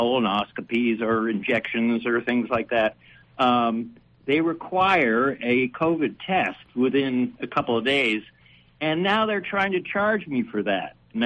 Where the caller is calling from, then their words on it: Tularosa, New Mexico, United States; from Tularosa.